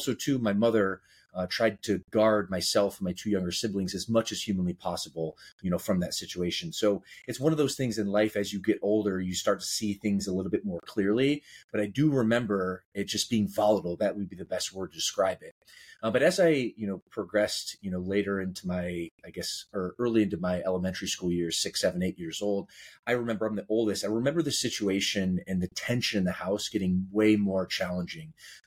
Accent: Midwest, United States; growing up the vast majority of my later childhood in the Midwest, which I am so grateful for, we're both from the Midwest, salt of the earth people.

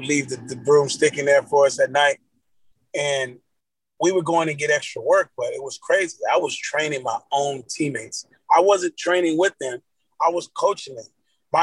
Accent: Carroll City, Florida, United States; Well, yeah, I grew up in Carroll City, man. As a young kid, man, I spent about 10 to 12 years of my life there.

